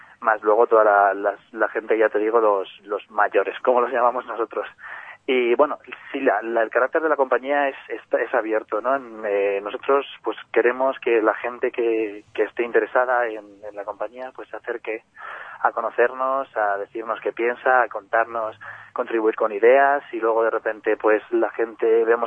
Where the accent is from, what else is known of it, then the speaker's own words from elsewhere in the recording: Leganés, Community of Madrid, Spain; Bueno, yo soy de Leganés